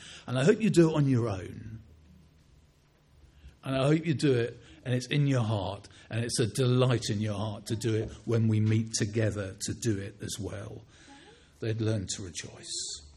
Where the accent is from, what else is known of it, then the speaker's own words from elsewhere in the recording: England, United Kingdom; I mean, I know we're English and reserved and so on.